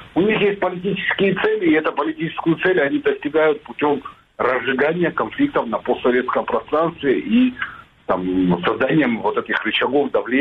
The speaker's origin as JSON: {"language": "Russian", "town": "Sukhumi", "region": "Abkhazia", "country": "Georgia", "tie": "born or raised there", "said": "так как я уроженец Абхазии, я родился, вырос в городе Сухуми"}